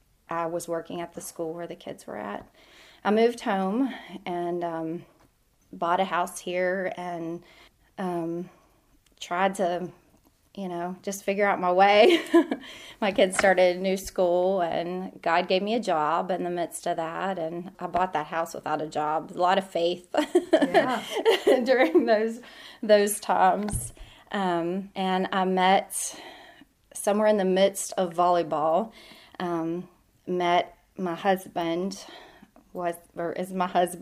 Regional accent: Baker, West Virginia, United States; I am from Baker, Lost River, West Virginia. So it's about an hour away from here in West Virginia.

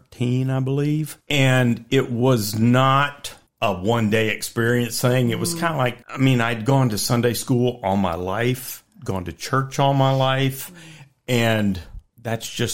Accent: Virginia, United States; also born or lived in Maryland / Florida / Georgia; So I was born in Maryland, and then we moved to Virginia, and then we moved to Florida, and then Atlanta, Georgia, and then back to Virginia again. So been here ever since fourth grade.

